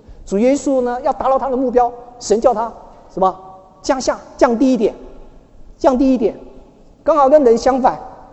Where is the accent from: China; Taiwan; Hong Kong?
Taiwan; Houli, Taichung; born there; 对，我出生就在后里，但是不是马槽。